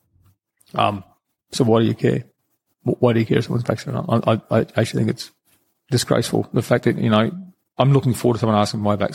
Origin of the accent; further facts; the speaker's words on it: Rockhampton, Queensland, Australia; I come from Rockhampton, right? And so if you didn't actually leave that town